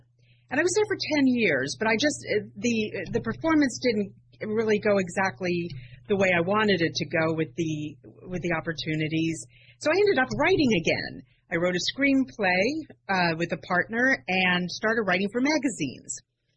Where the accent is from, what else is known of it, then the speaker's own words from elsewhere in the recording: Harrington, Delaware, United States; I was born and raised in Harrington, Delaware, and I started piano lessons when I was 5 years old.